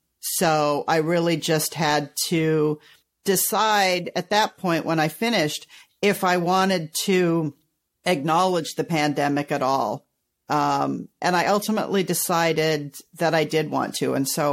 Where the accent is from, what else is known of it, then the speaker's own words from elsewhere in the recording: California, United States; So I grew up in California in the 60s. And at the time, the air was so bad in California that we would have air drills.